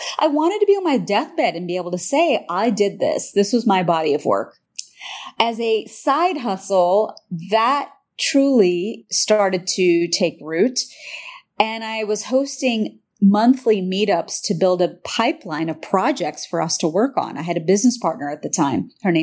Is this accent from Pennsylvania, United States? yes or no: yes; Pennsylvania, United States; but that was the only culture I knew growing up as an American kid in Pennsylvania.